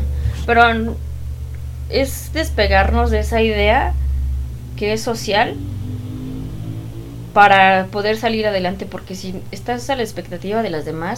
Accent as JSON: {"language": "Spanish", "town": "Jocotitlán", "region": "State of Mexico", "country": "Mexico", "said": "o al menos por donde yo he vivido, en Joco, soy de Jocotitlán, se piensa que las mujeres se deben de quedar con su mamá para cuidarlas."}